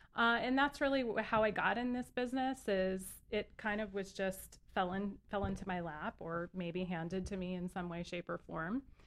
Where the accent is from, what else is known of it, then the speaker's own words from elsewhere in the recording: Pasadena, California, United States; Born and raised in Pasadena. Went to the Rose Parade every year.